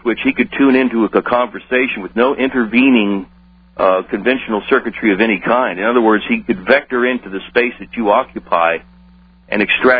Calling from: Texas, United States; Texas, hello?

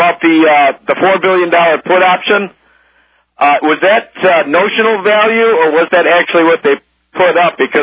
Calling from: Chicago, Illinois, United States

